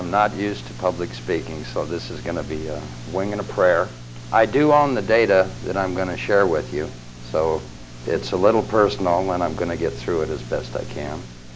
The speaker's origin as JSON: {"language": "English", "town": "Pasadena", "region": "California", "country": "United States", "tie": "born there", "said": "I was born in Pasadena, California. It's the home of the Rose Parade."}